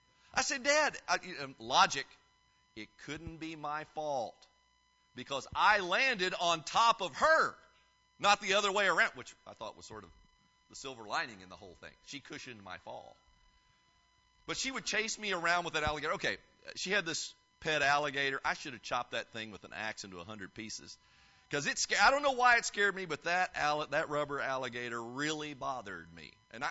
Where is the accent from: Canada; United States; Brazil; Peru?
United States; Indiana; now in Houston, United States; don't have basements where I live in Houston. I mean, you can't have one of those down there. So I grew up in Indiana, and we had a basement.